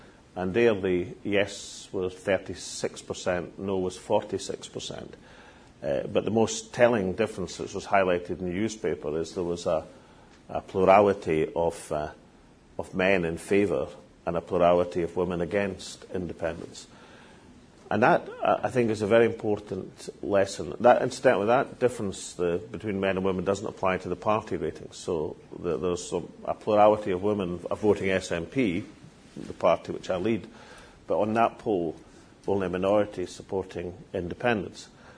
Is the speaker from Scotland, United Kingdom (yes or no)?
yes; Scotland, United Kingdom; I emphasise on loan because I'm Scottish, ladies and gentlemen.